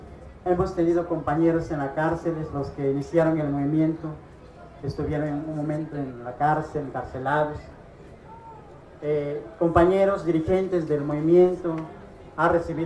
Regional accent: Veracruz, Mexico; Yo vengo del sur de Veracruz, hago parte del movimiento de resistencia civil allá en mi estado.

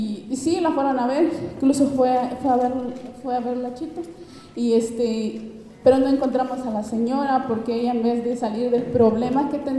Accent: Petalcingo, Chiapas, Mexico; vengo del municipio de Tila, en una comunidad que se llama Petalcingo.

